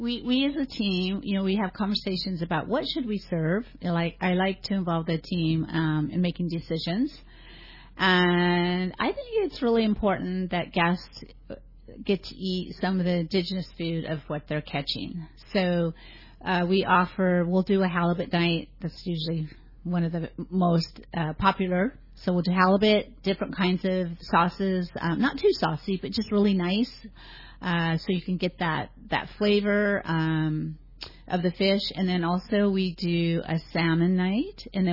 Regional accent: California, United States; also born or lived in British Columbia, California, United States; I'm a Californian too, BC and Californian, and I've never had ling cod here.

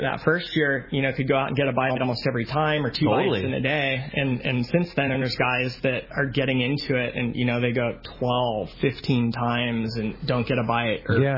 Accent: San Diego, California, United States; I grew up here in Point Loma, and just as a kid, walking the docks and stuff

